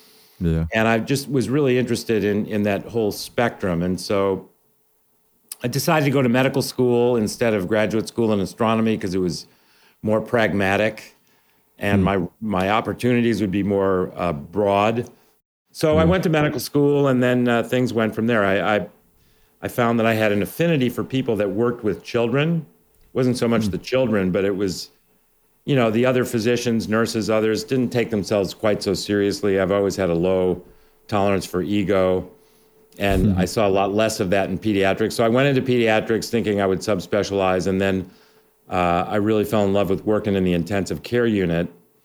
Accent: Illinois, United States; So I grew up outside of Chicago.

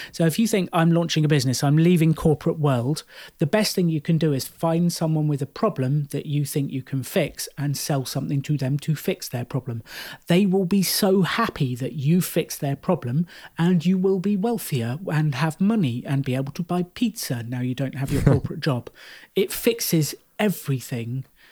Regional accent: United Kingdom; I'm British, so it sounded cool to me.

